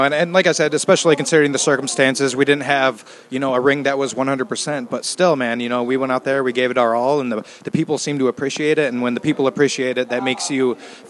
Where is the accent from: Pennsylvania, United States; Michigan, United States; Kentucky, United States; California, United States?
Michigan, United States; Detroit; From the Motor City.